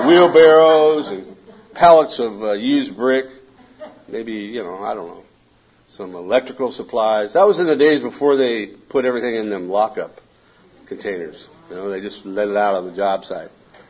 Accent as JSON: {"language": "English", "town": "San Diego", "region": "California", "country": "United States", "moved": "as an adult", "said": "I came from San Diego. I moved out of San Diego when I was 21 years old."}